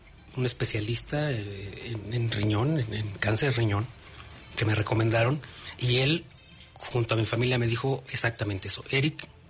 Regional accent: Jalpan de Serra, Querétaro, Mexico; Me dedico a las noticias en tele. allá en mi pueblo, en Jalpan de Serra.

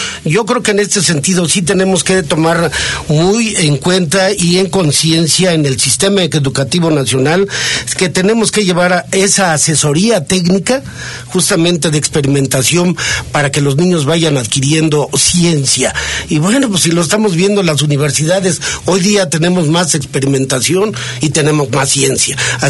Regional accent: Mexico; particularmente nosotros como mexicanos

